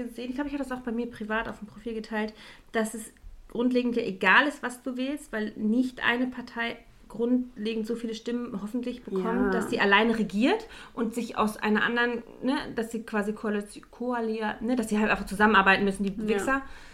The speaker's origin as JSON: {"language": "German", "town": "Cologne", "region": "North Rhine-Westphalia", "country": "Germany", "said": "Oh Gott, ich komme aus der Köln."}